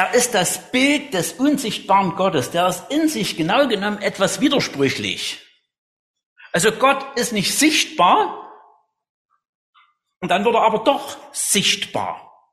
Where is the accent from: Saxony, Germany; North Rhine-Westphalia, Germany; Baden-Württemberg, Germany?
Saxony, Germany; Thierfeld; Ich bin in Tierfeld aufgewachsen und in Hardenstein zur Schule gegangen.